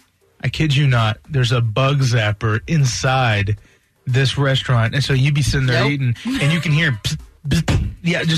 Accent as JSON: {"language": "English", "town": "Roanoke", "region": "Virginia", "country": "United States", "tie": "born or raised there", "said": "I there's in my hometown of Roanoke, Virginia, there's this all-you-can-eat Chinese buffet"}